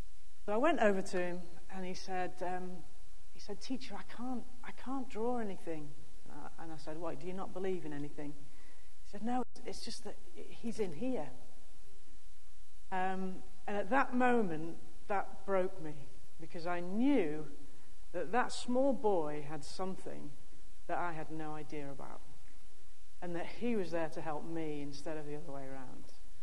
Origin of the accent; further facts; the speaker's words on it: England, United Kingdom; I grew up in England. In a non-Christian home, less than 2% of people even go to church in England.